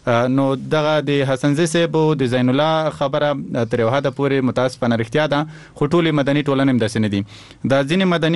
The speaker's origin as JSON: {"language": "Pashto", "region": "Paktia", "country": "Afghanistan", "said": "موږ د پکتیا دی ولسونو غږ اوچت ک"}